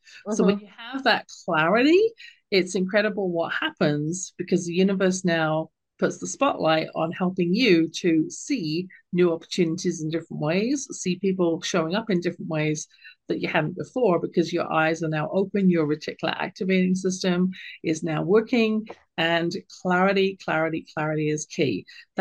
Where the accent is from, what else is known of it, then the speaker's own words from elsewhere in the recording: United Kingdom; accent: British; which is in my lilting British accent. I read it myself.